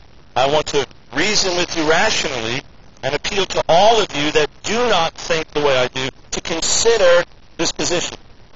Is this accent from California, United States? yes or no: no; New York, United States; First, as a New Yorker, let me give my heartfelt congratulations to the city of Boston and to the Red Sox.